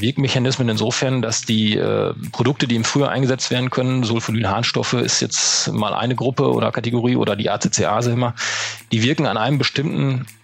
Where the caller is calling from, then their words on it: North Rhine-Westphalia, Germany; Ja, ich bin aus der Nähe von Münster in Westfalen zugeschaltet, also wirklich im Nordwesten der Republik angesiedelt. Da, wo eigentlich auch die Viehdichte sehr hoch ist.